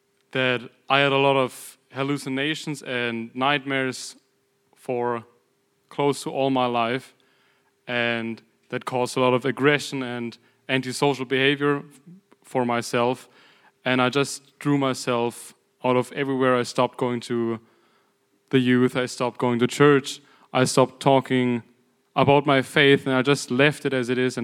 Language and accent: English; Germany; English is a second language; moved away as an adult; I'm from Germany, so I just came here 7 months ago.